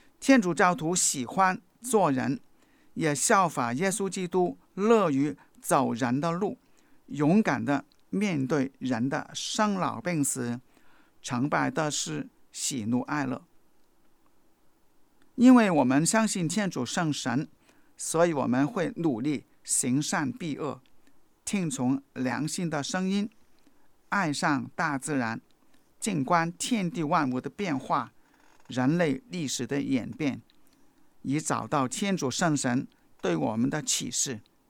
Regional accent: China; 特别是我们中国人所说的智、仁、勇三达德。

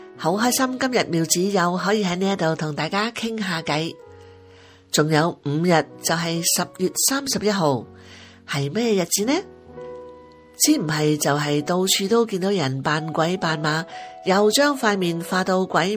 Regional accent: China; 是不是跟我们中国人农历七月开鬼门关的传说很相似呢？

